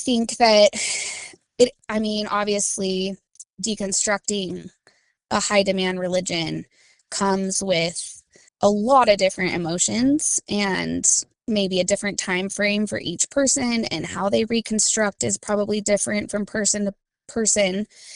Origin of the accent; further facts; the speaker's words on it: Washington, United States; also born or lived in Utah; I was born in Utah. We moved to Washington a few years later. So I was an active Mormon in a different state